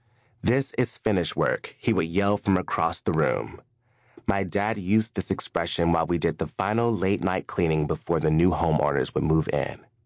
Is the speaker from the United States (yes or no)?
yes; Alabama, United States; Growing up in Alabama, my mother, Linda, would transform our kitchen table